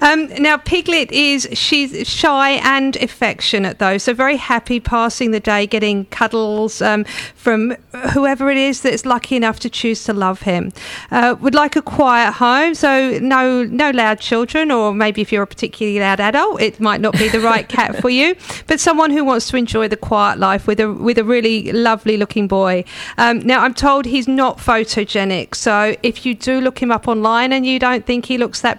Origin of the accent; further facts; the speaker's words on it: England, United Kingdom; And I know I'm English, I'm supposed to be used to the cold